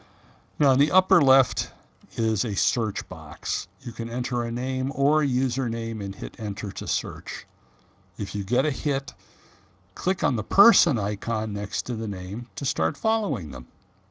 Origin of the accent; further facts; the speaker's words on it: United States; since that is my only language. Well, hey, I'm an American. We're almost all like that.